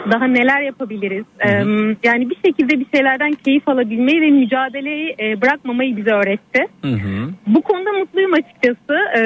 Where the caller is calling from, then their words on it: Bursa, Turkey; ben Bursa'dan, 33 yıllık.